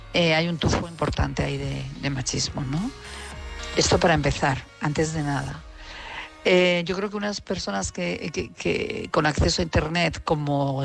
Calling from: Madrid, Community of Madrid, Spain; de Madrid.

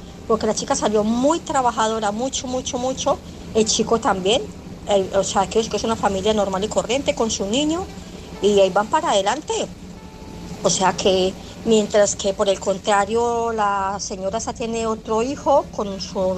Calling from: Barcelona, Catalonia, Spain; de Barcelona.

